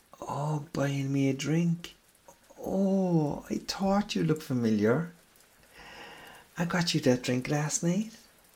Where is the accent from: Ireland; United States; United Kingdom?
Ireland; I'm Irish, we bluff our way through everything. As I said, I'm Irish.